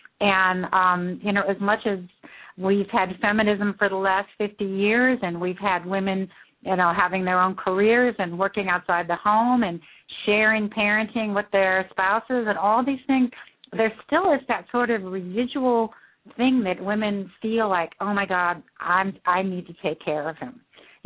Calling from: Berkeley, California, United States; Actually, I live in San Francisco, but I'm calling from Berkeley

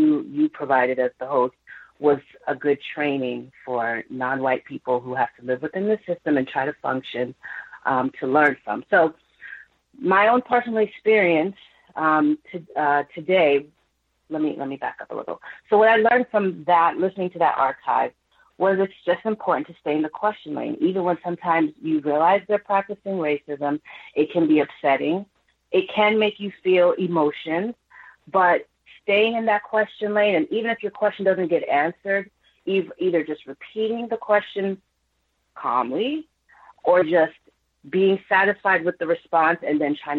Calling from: Florida, United States; I'm calling from South Florida.

